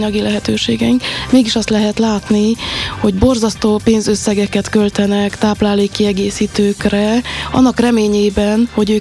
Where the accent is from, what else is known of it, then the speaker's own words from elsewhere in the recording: Székely Land, Romania; mi is székely emberek vagyunk.